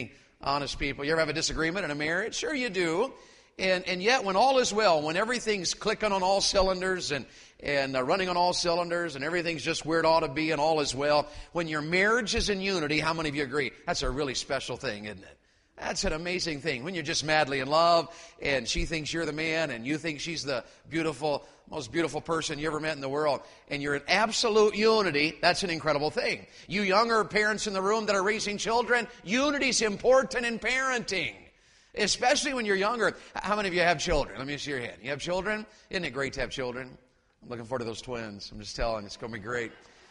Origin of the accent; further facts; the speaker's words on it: Wartburg, Tennessee, United States; I grew up here in Tennessee between Oak Ridge and Oneida, a little town called Wartburg. Wartburg, Tennessee. And that was my hometown.